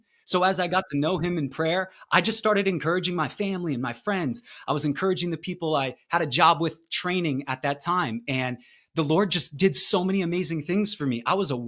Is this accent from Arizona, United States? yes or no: yes; Arizona, United States; I grew up in Arizona. That's still where I live right now.